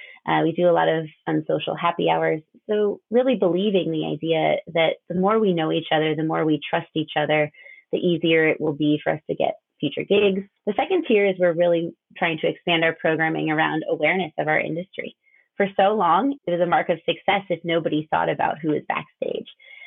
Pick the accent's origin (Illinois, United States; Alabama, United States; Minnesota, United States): Illinois, United States; I know for myself, I grew up near Chicago and was brought up in a really traditional educational system